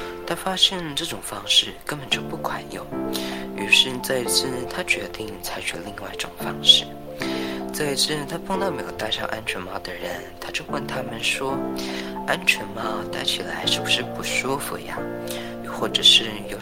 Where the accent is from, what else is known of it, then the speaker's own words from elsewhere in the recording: Hong Kong; accent: Hong Kong; Chinese is a second language; 相信大家听到这边都没有太发觉到我是一个香港人，因为我的香港腔没有到很重。